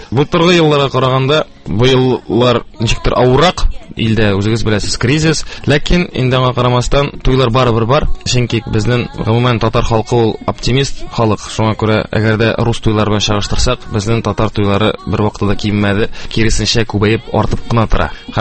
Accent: Kazan, Tatarstan, Russia; born there; Үзем мин Казанда тудым. Әти шулай ук Казан егете, ул да булса менә элек Яңа Бистә дигән бистә бар ие. Шунда туып үскән, аның әти-әнисе Арча ягыннан килгәннәр. Әни минем тумышы белән Финляндиядә туган.

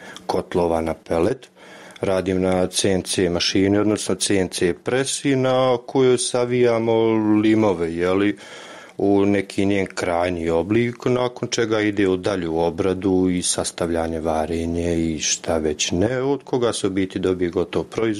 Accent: Jajce, Federation of Bosnia and Herzegovina, Bosnia & Herzegovina; Bio je u planu festival neki kod nas na Tvrđavi u Jajcu

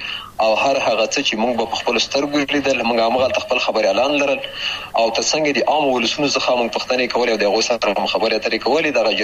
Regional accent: Chamkani, Paktia, Afghanistan; ما هغه 1340 کال و چې زه په همدې ولسوالۍ کې پیدا شوم.

